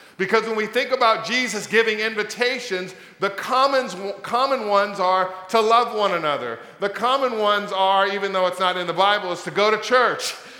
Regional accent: Los Angeles, California, United States; Some of you know that I'm from Los Angeles, California, and always been a Laker fan

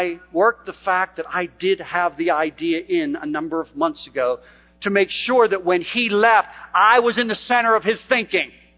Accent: Philadelphia, Pennsylvania, United States; I'm from Philadelphia, I know places we could move these things.

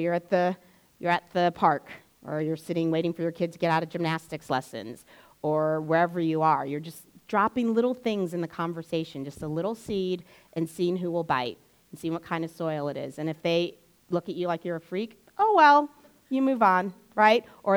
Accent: United States; People always ask me where I'm from, and I'm like, America, okay?

